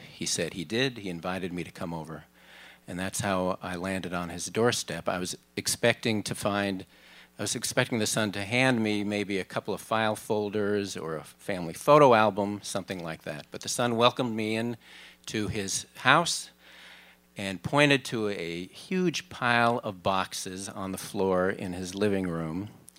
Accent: Minneapolis, Minnesota, United States; one day I traveled from my hometown, Minneapolis, to a town in Northern California, Fairfield, California

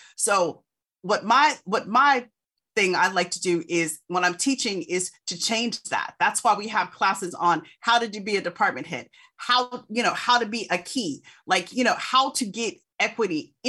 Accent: Tempe, Arizona, United States; Well, I'm from Tempe, Arizona, and you know, I'd never wanted to do anything else.

